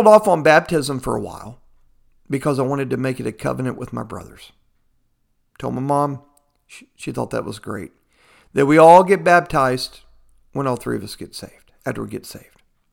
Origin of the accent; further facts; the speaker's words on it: Fort Worth, Texas, United States; I live in Fort Worth, Texas, born and raised in Texas. Of course, native again in Fort Worth, Texas.